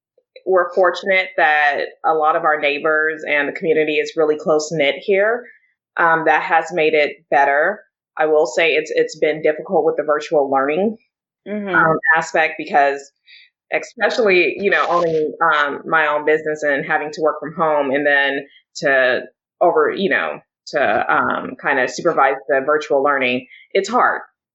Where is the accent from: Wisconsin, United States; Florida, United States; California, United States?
California, United States; So out here, you know, we're in California, and I grew up in California